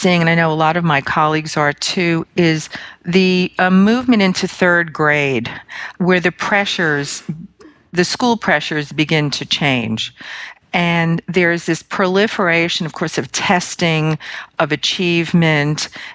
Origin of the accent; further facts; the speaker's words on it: Brooklyn, New York, United States; I'm from Brooklyn, New York, until I graduated from graduate school.